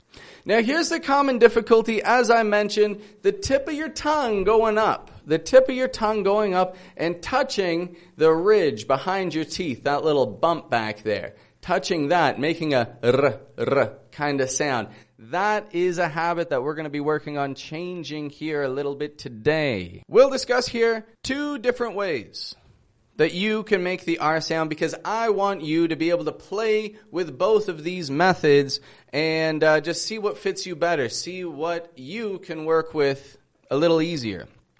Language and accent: English; Toronto, Ontario, Canada; I'm from Toronto, Canada